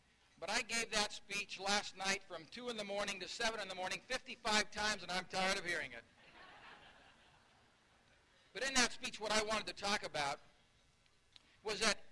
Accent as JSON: {"language": "English", "town": "Billings", "region": "Montana", "country": "United States", "tie": "born or raised there", "said": "It thrills me beyond belief to be in my hometown of Billings, Montana, where in McKinley High School I read history books about presidents"}